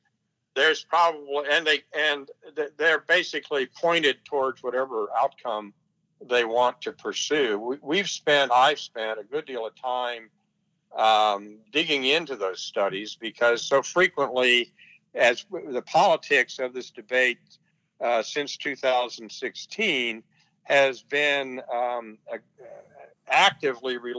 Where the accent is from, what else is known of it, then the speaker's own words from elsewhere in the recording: Houston, Texas, United States; I grew up in the Houston area, so we were like right behind California in terms of the pressure to deal with ozone.